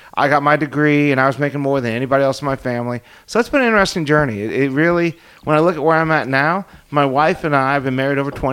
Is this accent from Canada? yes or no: no; Ohio, United States; now in California, United States; when I grew up in Ohio, and I tell my kids this, because we live in California